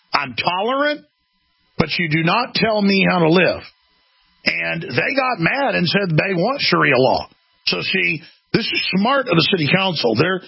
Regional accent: United States; I'm an American.

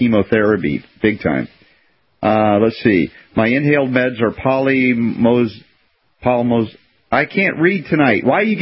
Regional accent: Australia; I'm from Australia

